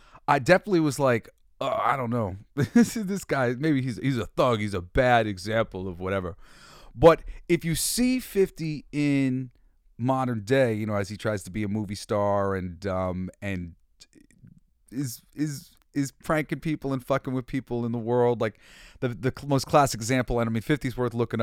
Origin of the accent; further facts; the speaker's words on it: New York, United States; I was like, no, I'm from New York, motherfucker. I played football in Brooklyn, and I'm a national champion, actually.